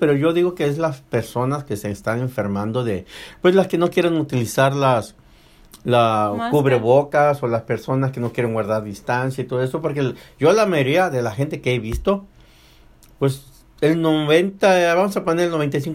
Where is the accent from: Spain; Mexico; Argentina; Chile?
Mexico; Somos mexicanos.